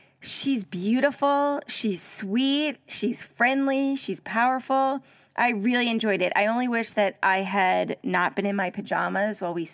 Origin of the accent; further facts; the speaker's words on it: United States; I am American.